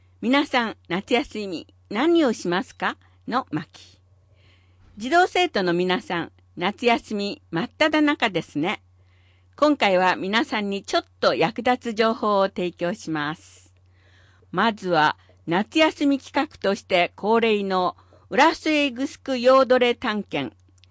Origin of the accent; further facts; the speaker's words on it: Indiana, United States; Japanese is a second language; 私の出身のインディアナ州は平地が多い中西部に位置しており、海岸から離れているのでハリケーンが来ることは滅多にありませんが